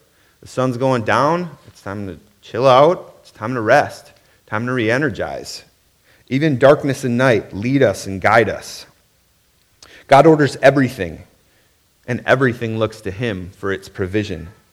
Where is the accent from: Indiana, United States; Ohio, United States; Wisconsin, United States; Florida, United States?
Wisconsin, United States; Now, I'm from Wisconsin, so I know a lot about badgers. We are the Wisconsin badgers.